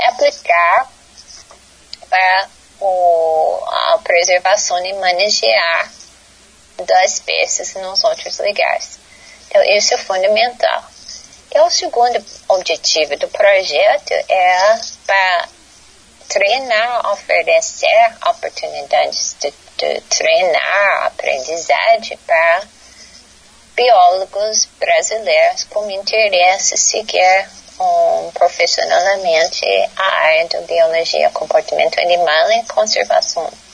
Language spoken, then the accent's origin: Portuguese; United States; born there; Portuguese is a second language; eu não sou brasileira nativa, eu sou americana, norte-americana, nasci nos Estados Unidos, inclusive eu sou professor na Universidade de Wisconsin, Madison, nos Estados Unidos